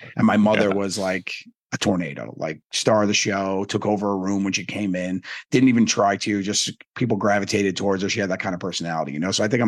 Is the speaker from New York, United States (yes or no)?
yes; Staten Island, New York, United States; So I grew up in Staten Island, New York. I went to an all-boy Catholic high school.